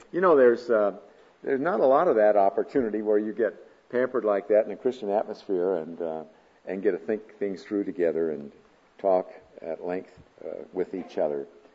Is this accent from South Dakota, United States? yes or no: no; Des Moines, Iowa, United States; I grew up in Des Moines, Iowa, in a Swedish background, kind of a Swedish ghetto.